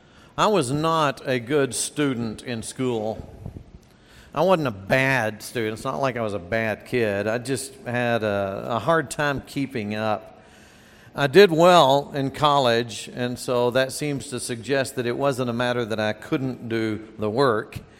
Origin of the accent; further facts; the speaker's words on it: Texas, United States; even though I grew up in Texas, we were always hoping for snow.